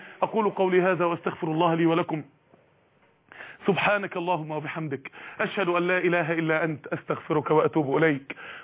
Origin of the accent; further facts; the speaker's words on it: Mansoura, Dakahlia, Egypt; وفاء لإحدى النساء الفاضلات اللي عندنا في المنصورة